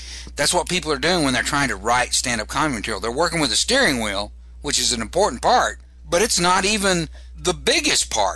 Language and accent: English; Texas, United States; I'm originally from Texas, so I can make fun of that.